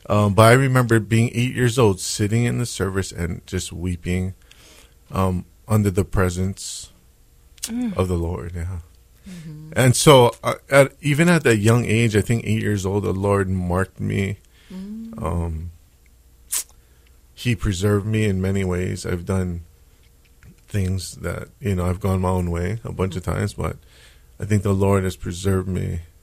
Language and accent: English; Oahu, Hawaii, United States; I'm from Oahu. I was born and raised here on the southeast side of the island.